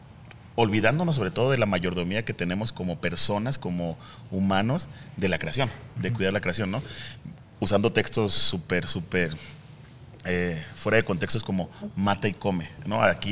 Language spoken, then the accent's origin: Spanish; Mexico City, Mexico; now in Guadalajara, Mexico; yo soy de Ciudad de México, ahí estudié el seminario para teología